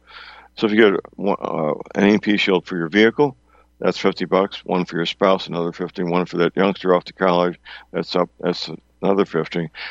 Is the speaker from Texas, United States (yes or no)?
no; St. Louis, Missouri, United States; Well, my hometown is St. Louis, and you can't live in St. Louis without knowing people that work for Anheuser-Busch and Boeing.